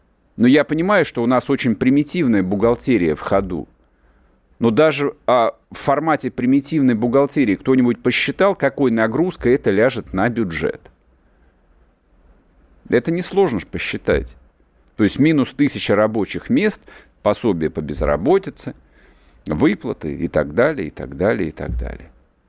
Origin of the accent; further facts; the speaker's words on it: Moscow, Russia; И вот я москвич